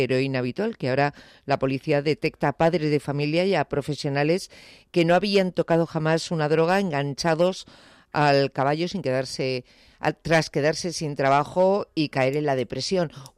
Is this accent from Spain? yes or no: yes; Spain; como somos los españoles en este sentido